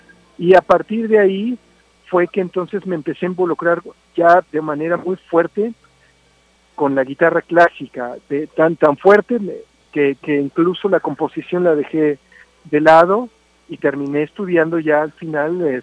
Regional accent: Aguascalientes, Mexico; also born or lived in Mexico City; Yo, aunque nací en la Ciudad de México, yo crecí en la ciudad de Aguascalientes.

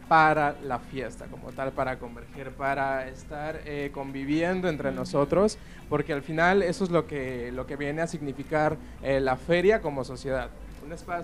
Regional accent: Mexico; siendo mexicanos, todo lo vamos a festejar, todo lo vamos a tomar a fiesta

